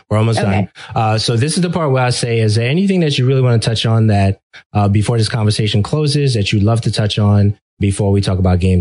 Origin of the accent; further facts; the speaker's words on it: Brooklyn, New York, United States; born there; English is a second language; So once I felt very comfortable, you know, with English, even though I was born in Brooklyn, New York, right? So I was born here, but I had trouble there.